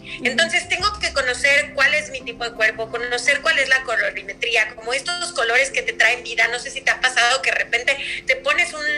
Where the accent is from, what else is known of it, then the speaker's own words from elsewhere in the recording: Mexico City, Mexico; moved away as an adult; now in Los Angeles, United States; cuando yo me mudo de México, que es mi ciudad natal, a Los Ángeles con mi esposo